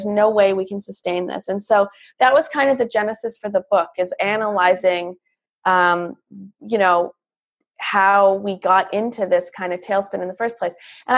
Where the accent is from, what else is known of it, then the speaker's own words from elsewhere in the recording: Canada; now in Los Angeles, United States; I moved to Los Angeles I'm talking to everybody here now from Los Angeles, but I am Canadian, about 10 years ago.